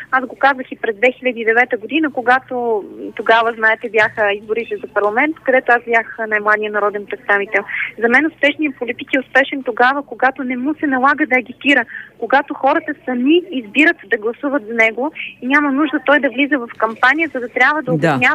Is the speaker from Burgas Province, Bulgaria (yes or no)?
yes; Burgas, Burgas Province, Bulgaria; когато бяхме в Бургас, в моя роден град